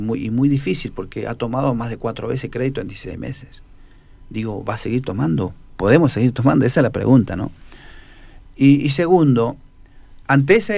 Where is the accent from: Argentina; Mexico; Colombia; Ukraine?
Argentina; Neuquén; yo tengo que defender mi tribu, digamos, mi pueblo, no sé si me entienden. Y yo tengo que defender a Neuquén.